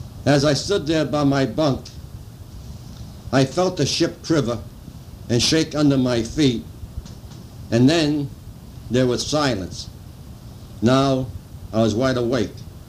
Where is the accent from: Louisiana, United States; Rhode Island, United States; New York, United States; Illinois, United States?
Rhode Island, United States; Cumberland; born there; I was born on April 4th, 1912, in Cumberland, Rhode Island.